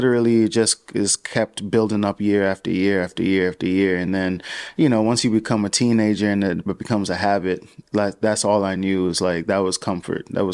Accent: Bahamas; Well, I mean, I was born and raised in the Bahamas.

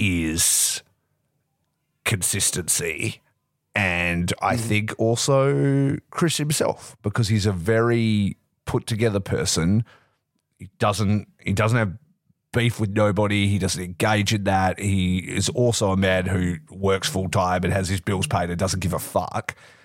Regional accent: Perth, Western Australia, Australia; So I'm from Perth, Western Australia.

